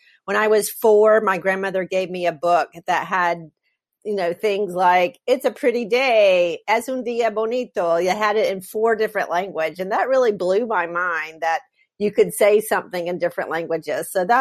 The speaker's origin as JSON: {"language": "English", "town": "Atlanta", "region": "Georgia", "country": "United States", "tie": "born or raised there", "said": "But I grew up in the Atlanta area, a very devout Baptist, then Episcopal family."}